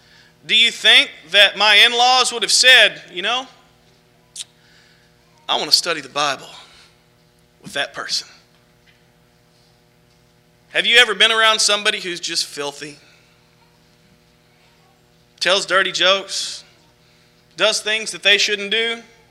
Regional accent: Arkansas, United States; Now, I'm from Arkansas, and I'm not very good at math

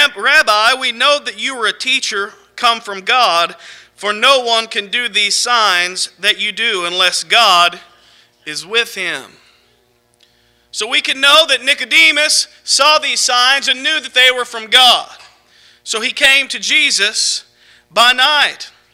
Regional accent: Arkansas, United States; I'm from Arkansas, so I might have to start taking my shoes off and count my toes.

